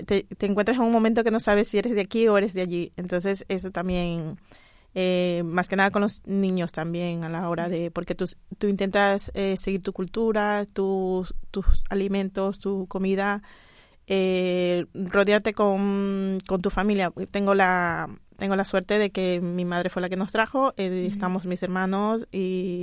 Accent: Ecuador; moved away as an adult; now in Barcelona, Spain; soy de Ecuador, vivo en Barcelona desde hace 24 años. Emigré con mis dos hijos que eran pequeños, de 3 y 1 año y 3 meses.

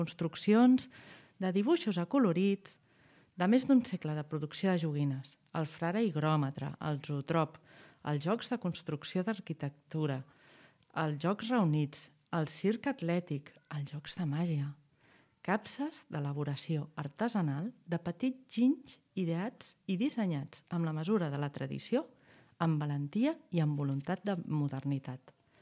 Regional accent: Catalonia, Spain; jo al final porto molts anys aquí, però sóc del Maresme

